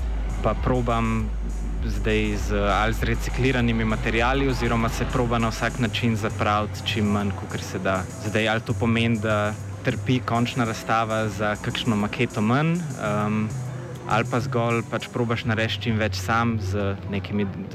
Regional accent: Ljubljana, Central Slovenia, Slovenia; jaz imam mogoče to srečo, da sem iz Ljubljane in imam možnost nastanitve v pač svoji hiši, doma pri starših

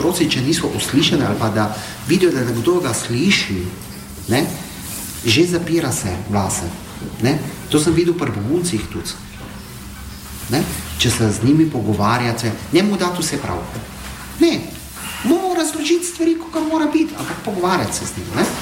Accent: Syria; Slovenian is a second language; now in Slovenia; Ko sem jaz prišel iz Sirije, dejansko, pa sem imel jaz sorodnike tle na Koroškem in brata že tle.

